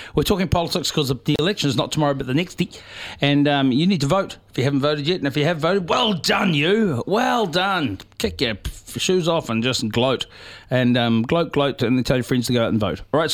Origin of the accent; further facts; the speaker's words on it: New Zealand; I'm a New Zealander.